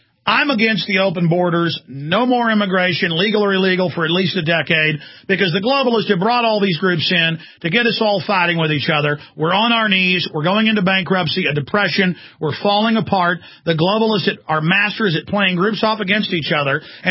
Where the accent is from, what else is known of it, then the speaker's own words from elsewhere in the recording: United States; And so I am an American.